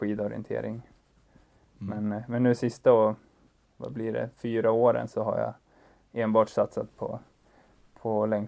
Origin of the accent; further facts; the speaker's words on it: Falun, Dalarna County, Sweden; now in Östersund, Sweden; Jag kommer från Falun då. Som sagt, jag är 27 år och just nu så bor jag i Östersund med min sambo.